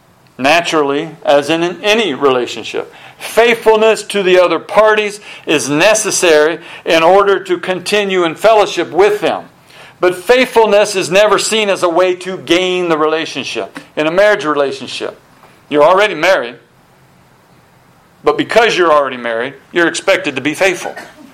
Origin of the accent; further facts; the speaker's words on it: United States; Well, I'm American. American, we enjoy freedom of speech, freedom of religion, all the...